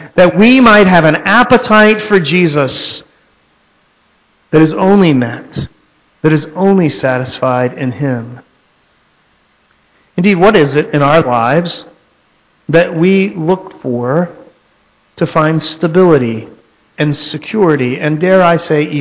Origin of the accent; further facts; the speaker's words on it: Texas, United States; I'm from Texas.